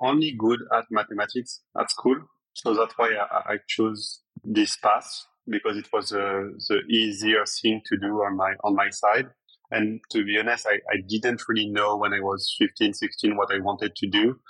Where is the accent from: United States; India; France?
France; Paris, Île-de-France; I was born in Paris. At 18, I studied mathematics at Paris Dauphine.